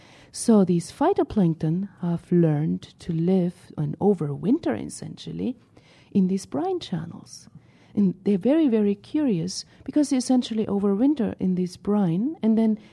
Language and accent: English; Germany; I grew up in Germany. And many Germans, they go down to the Mediterranean, to Spain in summer because they like the sun. And we don't get too much sun in northern Germany.